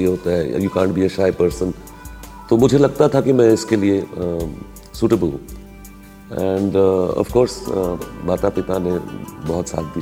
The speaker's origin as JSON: {"language": "Hindi", "town": "Srinagar", "region": "Jammu and Kashmir", "country": "India", "tie": "born or raised there", "moved": "as an adult", "lives_now": "Delhi, India", "said": "तो मेरा बचपन सारा कश्मीर में, श्रीनगर में गुजरा है और मैंने वहाँ अपनी education, initial education burn hall school है वहाँ से की।"}